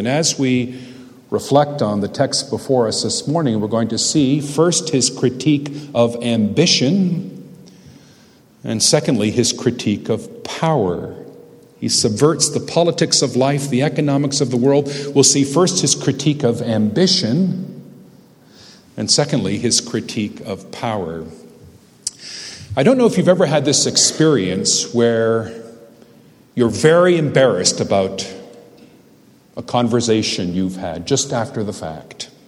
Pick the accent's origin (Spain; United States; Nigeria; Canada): Canada; Hamilton, Ontario; So I'm from Hamilton. I'm a lifelong diehard Hamilton Tiger Cat fan.